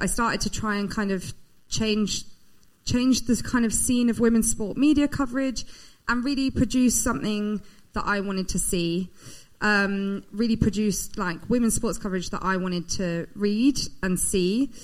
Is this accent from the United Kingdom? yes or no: yes; United Kingdom; As you can probably tell, I'm British